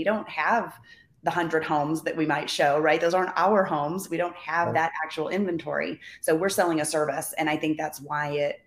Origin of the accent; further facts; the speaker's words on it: Bedford, Texas, United States; I grew up in the Hirschfields, Bedford area, kind of out by Dallas-Fort Worth Airport.